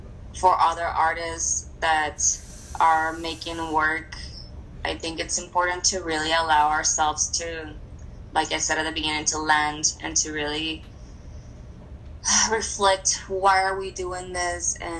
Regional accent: Ciudad Juarez, Chihuahua, Mexico; you should come to Juarez. Like, I'm from Juarez.

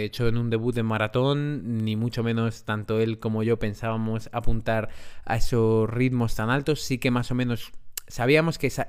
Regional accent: Madrid, Community of Madrid, Spain; soy cosmopolita porque soy de Madrid, pero no tanto, ¿no?

